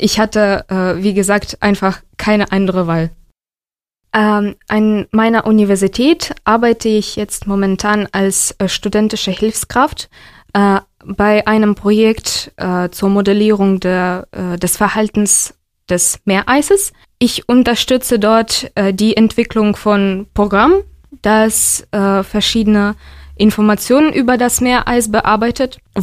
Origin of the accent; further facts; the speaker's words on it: Kharkiv, Kharkiv Oblast, Ukraine; German is a second language; now in Germany; In Deutschland lebe ich seit fast 3 Jahren und ursprünglich komme ich aus Kharkiv, aus der Ukraine. Genau, seit 3 Jahren oder vor 3 Jahren musste ich wegen der Invasion in die Ukraine nach Deutschland umziehen.